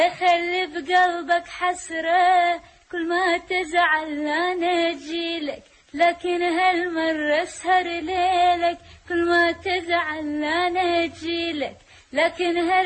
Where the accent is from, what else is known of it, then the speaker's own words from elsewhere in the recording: Iraq; عانيت لحد ما وصلت للناس إنه أنا فنانة عراقية